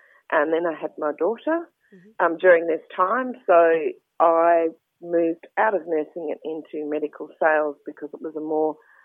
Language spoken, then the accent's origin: English; Mossman, Queensland, Australia; also born or lived in South Australia; so we spent a lot of our childhood in Mossman in Queensland